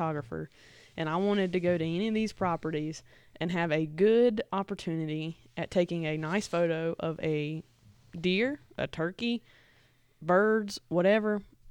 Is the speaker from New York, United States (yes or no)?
no; North Carolina, United States; You know, where I grew up in Surrey County, very common.